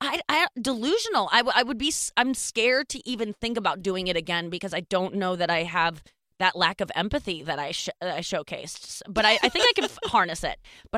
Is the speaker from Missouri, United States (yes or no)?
yes; St. Louis, Missouri, United States; We're both from St. Louis.